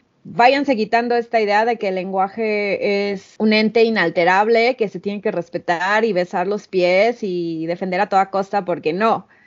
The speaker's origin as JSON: {"language": "Spanish", "region": "central Mexico", "country": "Mexico", "lives_now": "Guadalajara, Mexico", "said": "nosotras que somos del centro de México"}